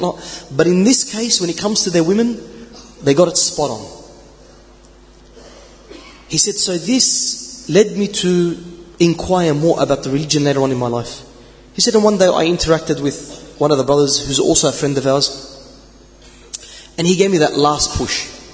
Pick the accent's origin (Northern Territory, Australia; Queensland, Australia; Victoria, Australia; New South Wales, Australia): New South Wales, Australia; Sydney; So we're from Sydney.